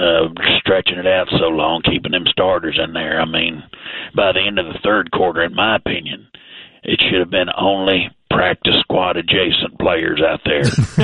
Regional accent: Arkansas, United States; I come from a whole family of liver abusers. You know, we're from Arkansas, so we like to drink ourselves into a state of blind euphoria.

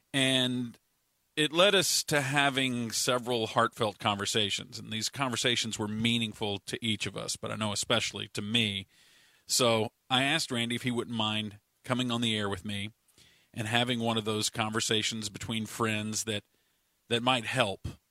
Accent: Richardson, Texas, United States; He grew up in Pleasant Grove. I grew up in Richardson.

